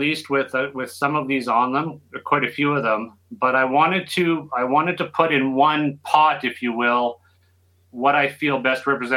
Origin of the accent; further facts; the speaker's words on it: Alberta, Canada; I'm from Alberta, born and raised, so it's rock with a little country.